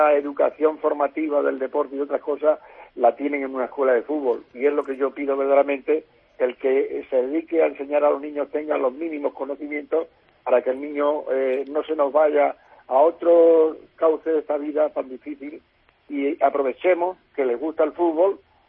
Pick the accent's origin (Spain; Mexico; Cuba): Spain; Cáceres, Extremadura; en mi tierra, yo soy cacereño, entonces pues quiero que se presente en Cáceres